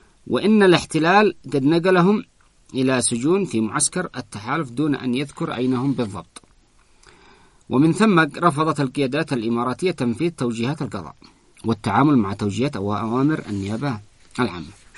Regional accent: Sanaa, Yemen; فكنت أنا من صنعاء

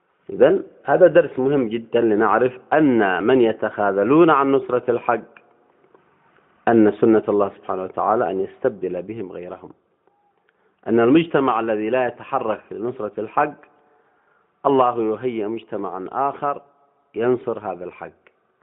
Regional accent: Yemen; نحن كشعب يمني بين هذه الأمة

